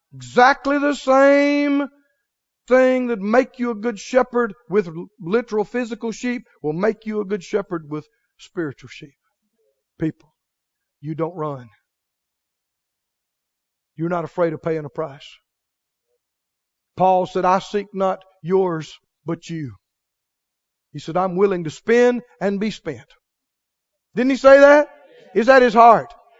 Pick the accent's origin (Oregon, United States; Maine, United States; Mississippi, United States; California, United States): Mississippi, United States; And I'm from Mississippi, and I'm used to seeing, you know, varmints and critters around.